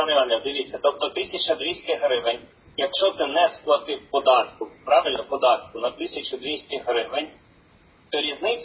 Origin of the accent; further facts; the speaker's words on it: Chernihiv Oblast, Ukraine; там моя рідна Чернігівська область, да, в яку я працюю сьогодні